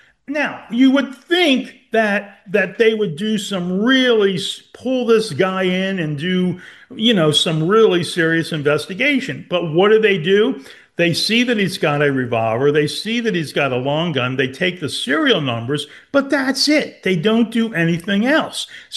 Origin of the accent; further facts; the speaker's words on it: Delaware, United States; I grew up in Northern Delaware